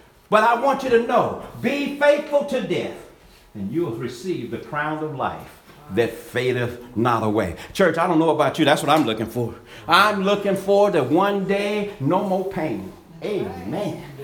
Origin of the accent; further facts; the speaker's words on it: Long Beach, California, United States; I grew up in Long Beach